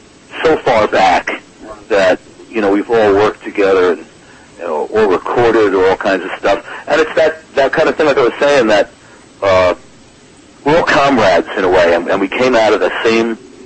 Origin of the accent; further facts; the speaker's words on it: Long Island, New York, United States; We grew up in Long Island, New York, together, know each other since we're about 10 years old.